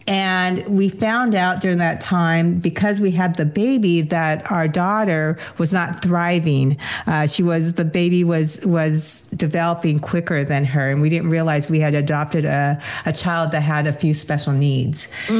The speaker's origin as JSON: {"language": "English", "town": "Seattle", "region": "Washington", "country": "United States", "tie": "born or raised there", "also_born_or_lived": "South Korea", "said": "But so I'm from Washington, but I was born in South Korea, and I was orphaned."}